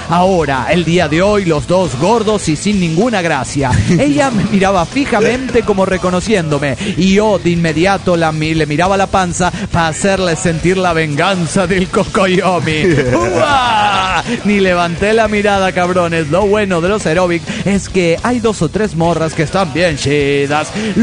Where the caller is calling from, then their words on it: Cabo San Lucas, Baja California, Mexico; de Los Cabos, Baja California, México.